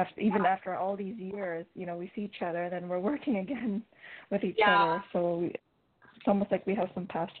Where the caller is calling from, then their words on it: Canada; I'm calling from Canada.